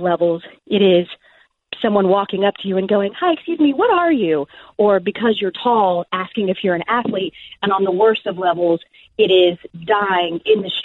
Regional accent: the South, United States; maybe it's because I'm from the South

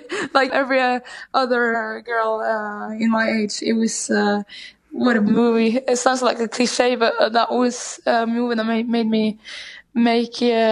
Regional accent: Norway; Growing up in Norway with democracy and equality is something that I brought with me out in Europe as well, in the world.

